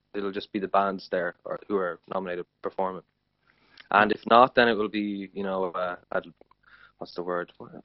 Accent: Connacht, Ireland; I'm from Mayo, like, and Tom is as well, so it's not something that happens every day to people from Mayo, like.

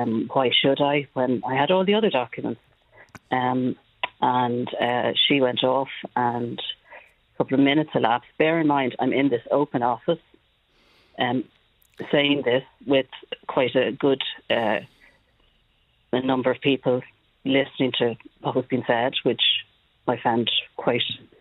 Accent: Ireland; born there; I was born in Ireland. I'm a citizen of Ireland. I've paid tax in Ireland. And that 1962 birth certificate

